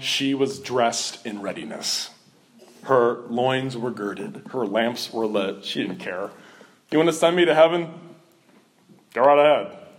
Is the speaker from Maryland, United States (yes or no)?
no; Cincinnati, Ohio, United States; where I grew up in Ohio, on the outskirts of Cincinnati, down by the Ohio River, there was a park that was less than 2 miles from my house.